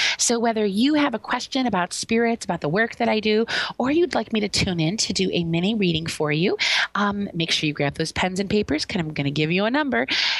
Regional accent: New York, United States; Where I grew up in Western New York, out near Buffalo, the key to any Halloween costume, of course, was to make sure you had a snowsuit that could fit underneath of it.

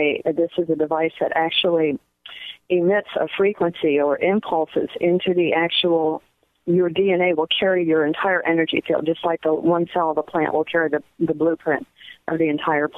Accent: Washington, District of Columbia, United States; now in Oregon, United States; I hail from the East Coast originally, the D.C. area, and I'd been out here a few years

